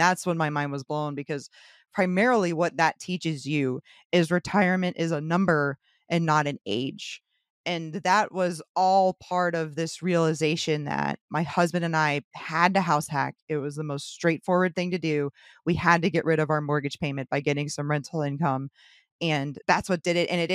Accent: St. Petersburg, Florida, United States; Yeah, born and raised St. Petersburg.

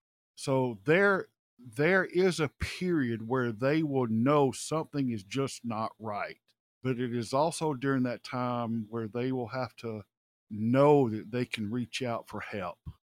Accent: the South, United States; And another thing, you and I, we're from the South, right? We're from the Bible Belt of the South.

